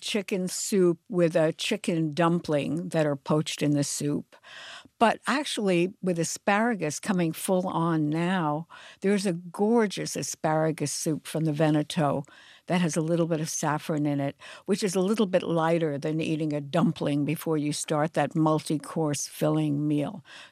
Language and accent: English; Brooklyn, New York, United States; When I was a little girl, I grew up in Brooklyn in a all-Jewish neighborhood